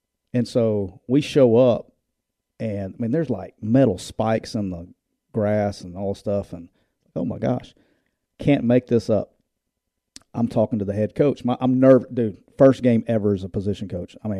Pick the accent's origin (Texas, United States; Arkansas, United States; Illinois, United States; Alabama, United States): Alabama, United States; Yeah, so I'm from Alabama.